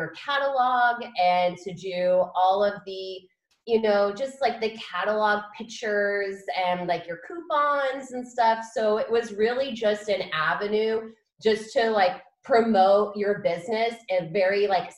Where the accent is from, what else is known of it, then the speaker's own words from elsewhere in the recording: San Diego, California, United States; I grew up in San Diego, California, and so I grew up going to the beach with my family